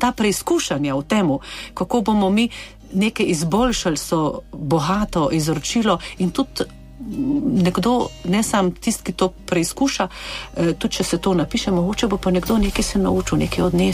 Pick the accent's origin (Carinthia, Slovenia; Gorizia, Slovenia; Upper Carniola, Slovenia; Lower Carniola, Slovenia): Gorizia, Slovenia; Javornik; Odraščala sem še v Idrijski občini, ampak na južnem delu, na Javorniku.